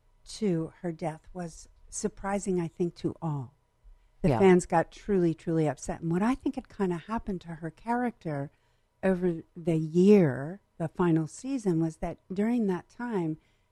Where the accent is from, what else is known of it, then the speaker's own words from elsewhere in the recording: New York, United States; and we're from Central New York and Western New York.